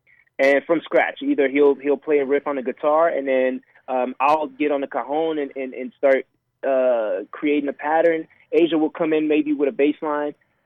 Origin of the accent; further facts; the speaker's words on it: DR Congo; also born or lived in Belgium; I was born in Belgium, I was raised in the Congo